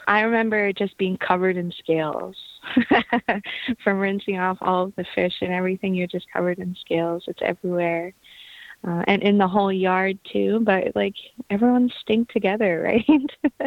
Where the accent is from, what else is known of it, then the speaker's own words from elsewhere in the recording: British Columbia, Canada; I am from the Slaaman Nation, but I also have deep connections to Clahoos and Huamasku. Those are sister nations.